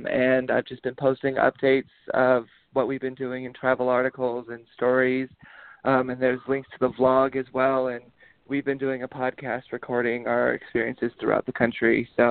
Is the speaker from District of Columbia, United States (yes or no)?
no; Yosemite, California, United States; I'm from Yosemite, so I've obviously heard a lot about